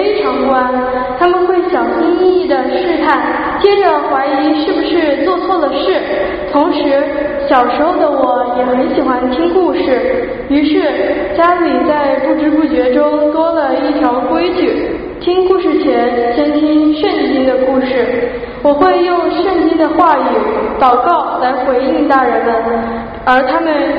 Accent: Zhuhai, Guangdong, China; born there; 2011年的8月，我出生在一个听起来很高大上的城市珠海。

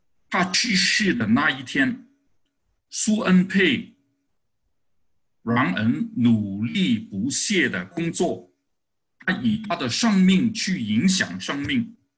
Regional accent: Hong Kong; 我可以说是香港的50后出生的人。我是在60年代到70年代在香港就是成长的。

